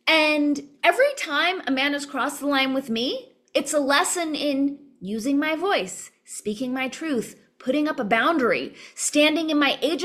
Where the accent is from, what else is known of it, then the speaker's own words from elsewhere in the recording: California, United States; because I'm so open, born and raised in California, being wired the way I'm wired